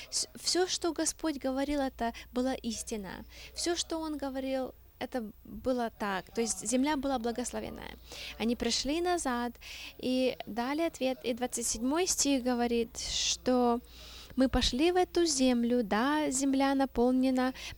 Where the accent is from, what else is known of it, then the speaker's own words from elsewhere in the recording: England, United Kingdom; Russian is a second language; Когда я рос в Англии, мы жили в месте, называется Pickers Street.